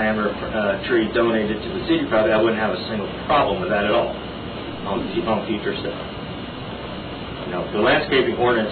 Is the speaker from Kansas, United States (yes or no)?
no; Texas, United States; I grew up in Clear Creek Independent School District.